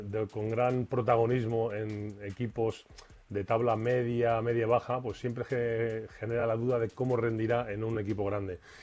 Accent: Community of Madrid, Spain; Huyo como muchos madrileños, pero volveremos pronto.

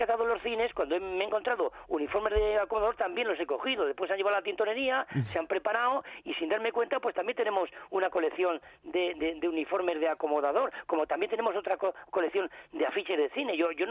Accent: Villarejo de Salvanés, Community of Madrid, Spain; ya que somos de Villarejo de Sabanés

